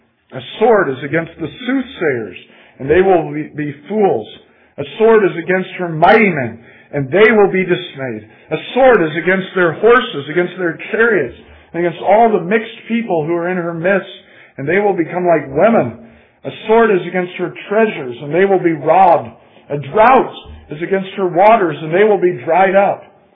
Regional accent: Indiana, United States; And that's just part of growing up in Indiana. And if you grow up in the midst of farm country, that's part of it.

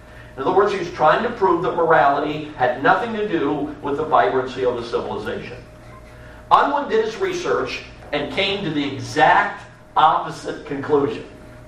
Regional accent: Chicago, Illinois, United States; I grew up in Chicago.

